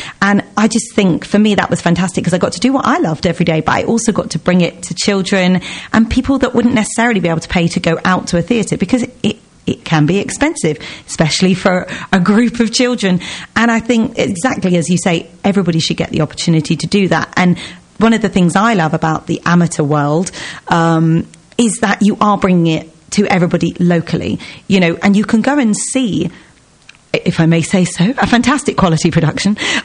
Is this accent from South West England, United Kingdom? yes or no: yes; South West England, United Kingdom; I grew up in Somerset, so it was quite a big trip for us.